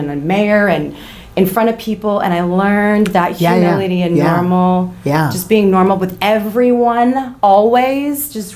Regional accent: Garden Grove, California, United States; Oh, yeah. You know, my dad was the mayor of our city when I was growing up. I grew up in Garden Grove.

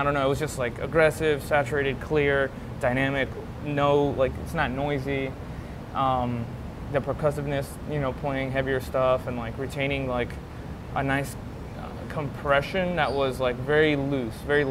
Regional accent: Miami, Florida, United States; So, yeah, very, you know, I'm from Miami, so.

